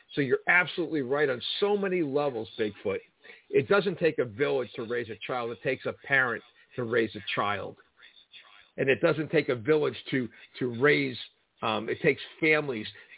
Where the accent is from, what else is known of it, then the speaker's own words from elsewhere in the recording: New York, United States; I can remember growing up in New York